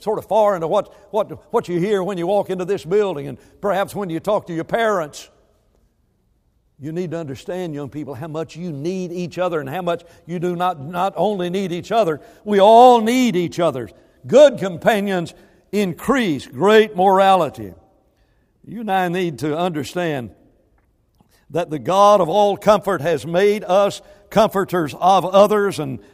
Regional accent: Alabama, United States; I came down here, I grew up up in Alabama and everything.

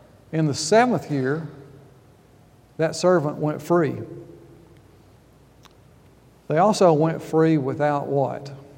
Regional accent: the South, United States; I'm sorry, centerpiece. I'm from the South. I don't pronounce T's very well.

